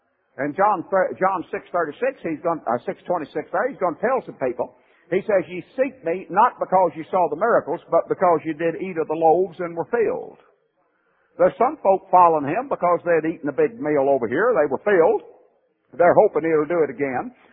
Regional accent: Southern US, United States; I said, well, since I'm a Southerner and Southerners have an inborn love for lost causes

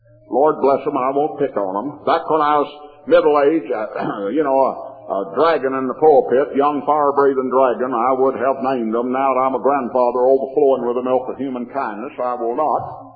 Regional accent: the South, United States; I said, well, since I'm a Southerner, I have an inborn love for a lost cause.

